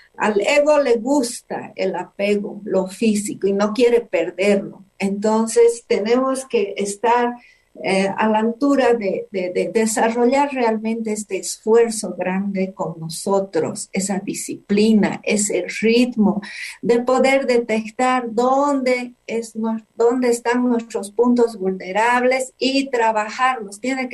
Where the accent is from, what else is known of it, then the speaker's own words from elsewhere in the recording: Bolivia; solo decirte que soy de Bolivia.